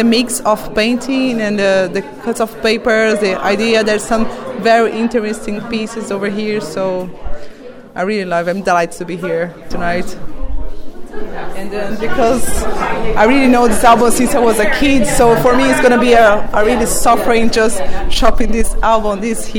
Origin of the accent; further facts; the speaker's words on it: Brazil; I'm from Brazil